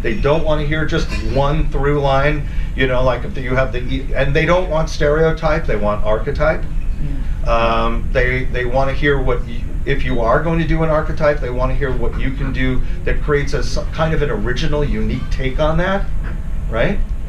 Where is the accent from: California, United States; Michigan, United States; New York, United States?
California, United States; Los Angeles; my own American, I'm from Los Angeles, so my Los Angeles-based agent